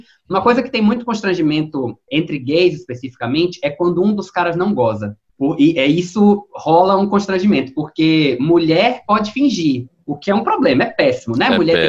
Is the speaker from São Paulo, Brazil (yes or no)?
no; Minas Gerais, Brazil; now in Rio de Janeiro, Brazil; coisa provinciana, cidade interior de Minas Gerais. Quando eu vim pro Rio de Janeiro